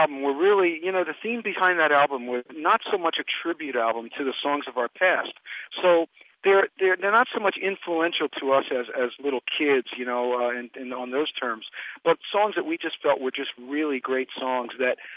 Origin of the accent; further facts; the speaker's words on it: Philadelphia, Pennsylvania, United States; We come from Philadelphia, so at the basis of everything, at the root of all our influence, it's Philadelphia soul.